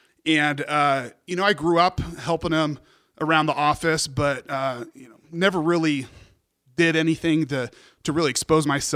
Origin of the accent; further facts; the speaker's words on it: Oregon, United States; growing up in Oregon, I was always an Oregon Duck fan, so it was a no-brainer, especially that it was close to home.